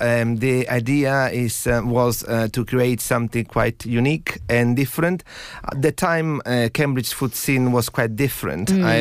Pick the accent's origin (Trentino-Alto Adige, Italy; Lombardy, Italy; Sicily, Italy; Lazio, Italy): Sicily, Italy; So I grew up in Sicily with the smell of freshly baked goods, things homemade on the premises in front of your eyes